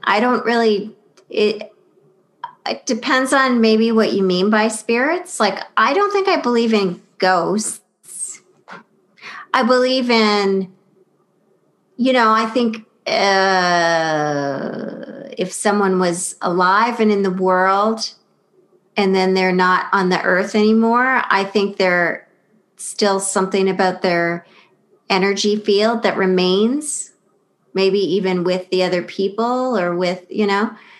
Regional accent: Saint John, New Brunswick, Canada; I grew up in St. John, New Brunswick, and I've had some pretty fucking good seafood.

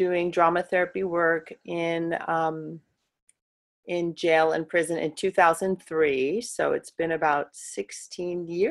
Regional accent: New York City, New York, United States; growing up in the New York City area.

